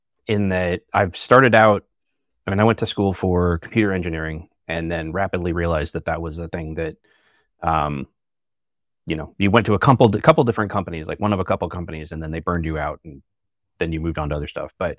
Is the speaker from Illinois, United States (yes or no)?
no; Omaha, Nebraska, United States; I'm from Omaha, Nebraska, where it is cold and snowing right now